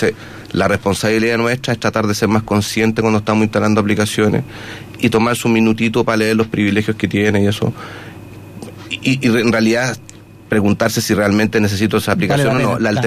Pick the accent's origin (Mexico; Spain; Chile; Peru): Chile; Los chilenos ocupamos mucho redes sociales.